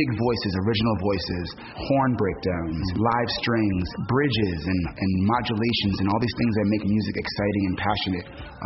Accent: New York, United States; He's from East St. Louis and I'm from New York, Lewis York.

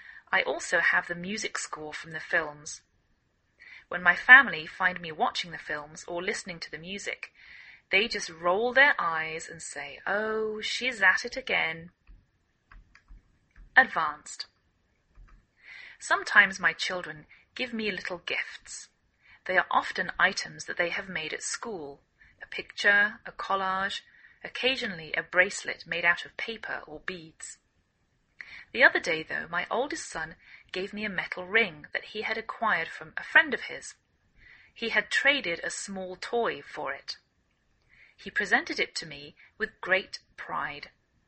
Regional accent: England, United Kingdom; now in United States

